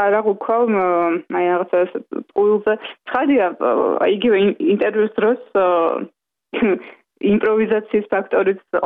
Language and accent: Georgian; Tbilisi, Georgia; დავიბადე თბილისში, გავიზარდე თბილისში და ჩემი ცხოვრების უდიდესი ნაწილი მჭიდროდ არის დაკავშირებული ამ ქალაქთან